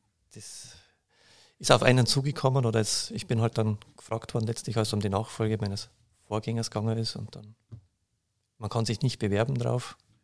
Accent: Schwandorf, Bavaria, Germany; In einer sehr dörflichen Struktur damals. Jetzt ist ja das alles dann, natürlich die Stadt hat sich vergrößert, Schwandorf, mein Heimatort, und hat das, die umliegenden Gemeinden, sage ich mal, mit einverleibt.

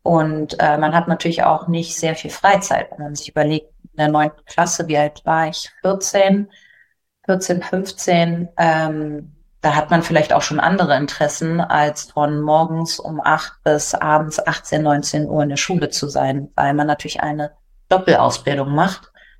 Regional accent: Berlin, Germany; ich komme aus Berlin und habe 2006 an der Berliner Artistenschule absolviert

